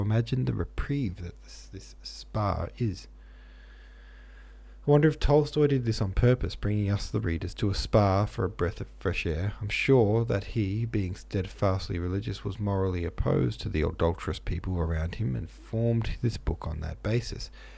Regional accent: United Kingdom; accent: British RP; In fact, it's a British RP accent I was taught in school. So just imagine a pretentious, slightly posh Brit, and you get the gist of it.

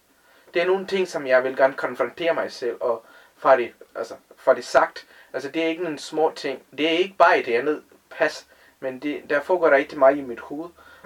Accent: India; Danish is a second language; now in Denmark; Den religion er fuldstændig forbundet med din identitet i Indien, hvor jeg kommer fra. Jeg elskede den identitet som tamil, men alle andre identitet som inder, det er ikke noget, som jeg er brændt for.

